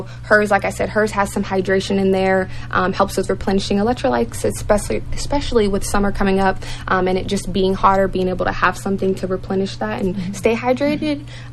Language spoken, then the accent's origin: English; Fort Hood, Texas, United States; I'm from Fort Hood, Texas, so a little over an hour from here.